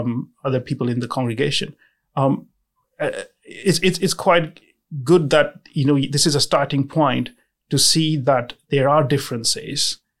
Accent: Pakistan; I think that is that I'm not giving up on my identity as a Pakistani Christian.

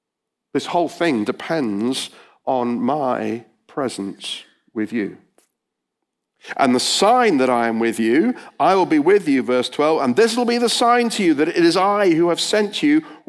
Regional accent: Bristol, South West England, United Kingdom; well, I'm from Bristol, I'm married to Claire, I'm the pastor of a church, I like fishing.

